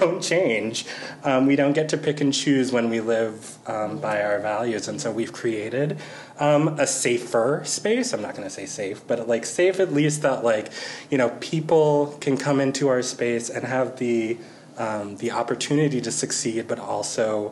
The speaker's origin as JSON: {"language": "English", "town": "Washington", "region": "District of Columbia", "country": "United States", "said": "And I'm from Washington, D.C., y'all, and I don't know if you... Chocolate City."}